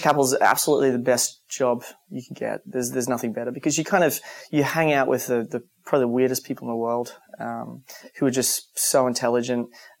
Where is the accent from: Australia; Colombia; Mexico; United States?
Australia; Queensland; So I grew up in Queensland.